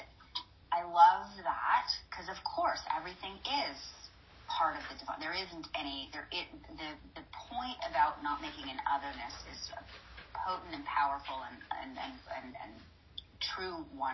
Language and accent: English; Canada; I mean, I'm Canadian, but certainly the U.S. has a reputation for being litigious